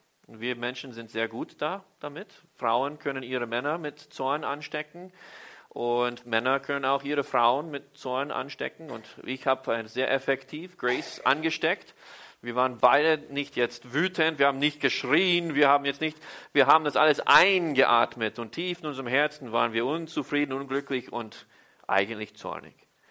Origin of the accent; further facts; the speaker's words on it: Austria; born there; der Herr mich zurück zu meinem Geburtsland Österreich schicken wollte